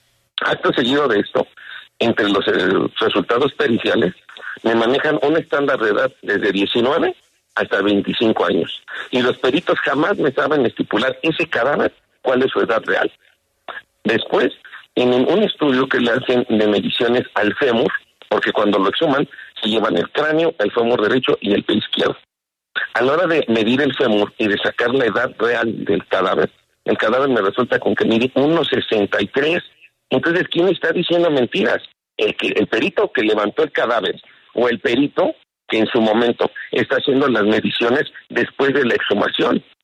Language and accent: Spanish; Teotihuacán, State of Mexico, Mexico; aquí en mi cultura de mi país, y más en las comunidades de donde yo soy, que es de aquí del municipio de Teotihuacán o de los municipios aledaños